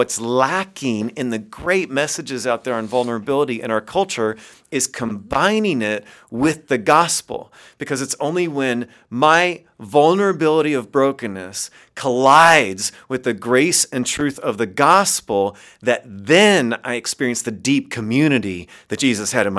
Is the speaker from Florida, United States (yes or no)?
no; Kentucky, United States; And I grew up in Kentucky, so it would get cold in the winter, but it's not like Canada, right?